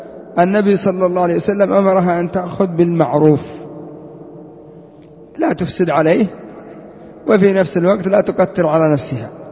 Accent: Yemen; عندنا في اليمن قد يؤخذ منك هذا بدون هذه الطريقة

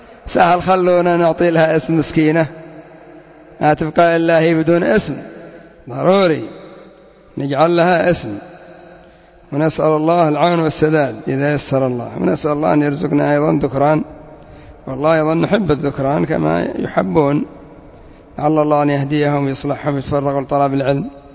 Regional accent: Yemen; أما عندنا في اليمن كثير منهم يتسمون باسم محمد وعلي

